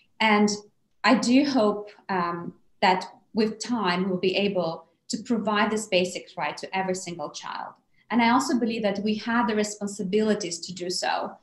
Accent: Moldova; So I was born and raised in Moldova

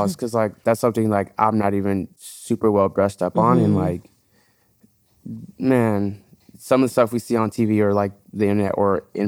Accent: Texas, United States; But I'm from Texas. You're from Florida.

